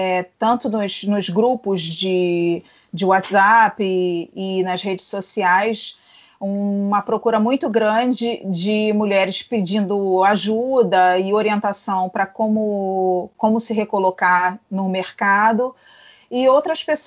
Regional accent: Rio de Janeiro, Brazil; eu sou do Rio de Janeiro

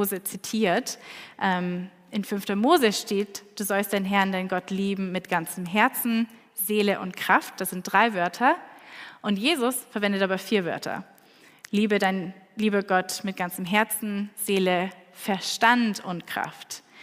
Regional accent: United States; also born or lived in Austria; ich bin in Österreich geboren, aber in den USA groß geworden, habe 12 Jahre in den USA gelebt, meine Eltern wohnen noch immer dort.

